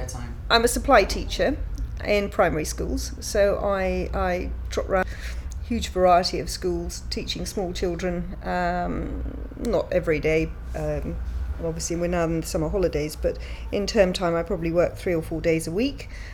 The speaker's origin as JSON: {"language": "English", "region": "South East England", "country": "United Kingdom", "said": "I'm 52, and I come from Hampshire."}